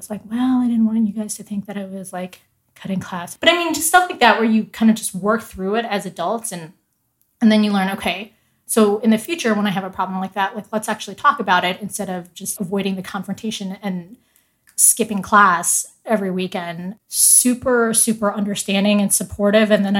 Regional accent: Colorado, United States; Because I had all these great friends growing up in Colorado, and I maintained such a close connection with them. And then all of a sudden, I moved to this place, and I feel like I couldn't make a connection with anybody.

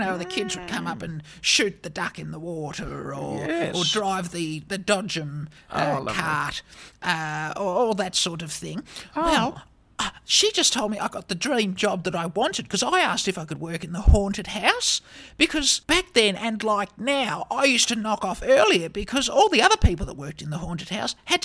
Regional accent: Ararat, Victoria, Australia; When I was a little girl, I grew up in Ararat, as those of you listening will know. Not quite Ararat, a little bit out. I wouldn't call it a small town. It was more of a paddock.

